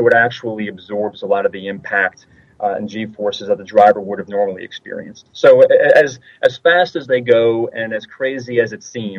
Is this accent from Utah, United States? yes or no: no; New York, United States; I'm originally from New York